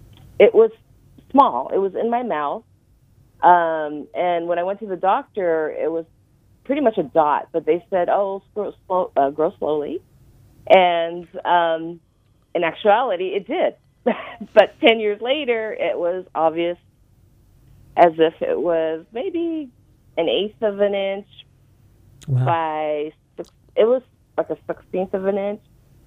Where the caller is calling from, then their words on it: Honolulu, Hawaii, United States; I'm in Honolulu.